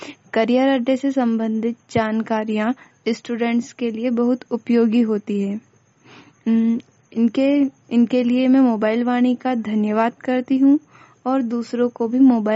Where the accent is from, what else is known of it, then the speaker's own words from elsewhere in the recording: Khandwa, Madhya Pradesh, India; और मैं खंडवा जिले से हूँ।